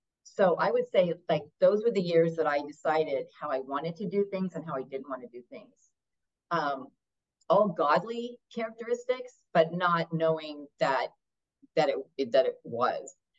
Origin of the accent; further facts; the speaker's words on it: New York, United States; I was raised in a home where we didn't talk religion at all. I was raised on the East Coast in New York.